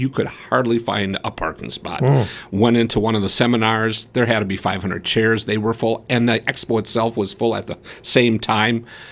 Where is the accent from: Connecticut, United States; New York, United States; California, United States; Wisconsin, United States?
Wisconsin, United States; Brilliant; Division 3, my hometown of Brilliant.